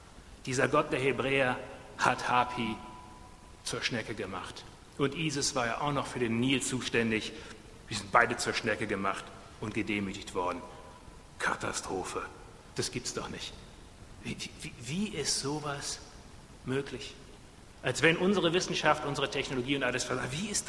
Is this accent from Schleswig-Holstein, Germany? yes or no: no; North Rhine-Westphalia, Germany; Stur wie ein Westfale, ich bin in Westfalen aufgewachsen.